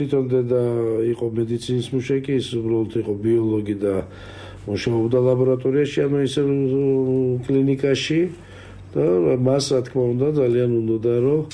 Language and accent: Georgian; Tbilisi, Georgia; დავიბადე და ცხოვრობდი სოლოვაკში, დავითაშვილის ქუჩაზე, უბრალოდ მივდებარე ქუჩაზე, კოჯრის ქუჩაზე.